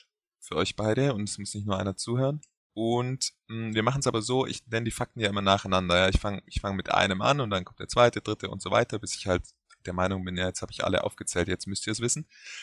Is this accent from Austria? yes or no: no; Czechia; Ich komme aus Tschechien.